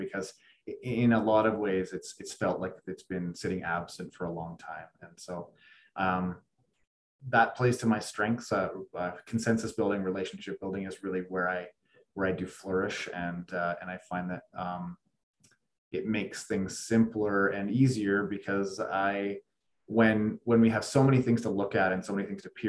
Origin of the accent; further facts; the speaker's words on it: Carstairs, Alberta, Canada; I grew up in Carstairs, Calgary area, playing any possible sport that I could.